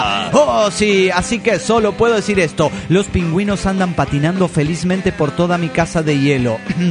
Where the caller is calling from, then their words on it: Córdoba, Argentina; de Córdoba, Argentina.